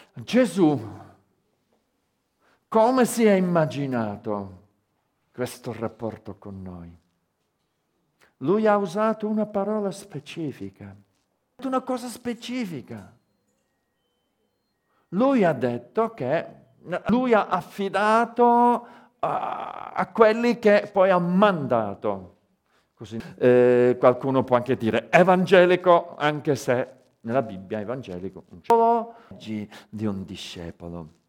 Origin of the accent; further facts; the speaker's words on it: Calabria, Italy; Noi siamo calabresi in questo modo, senza pensarci, nati qua, cresciuti qua e alla fine eccoci qua.